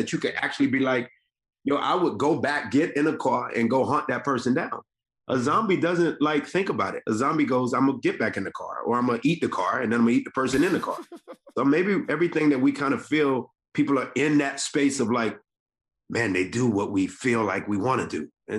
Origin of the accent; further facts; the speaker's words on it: Decatur, Georgia, United States; I mean, I grew up in the deck. I grew up in Decatur, so I don't know if them niggas would come that way.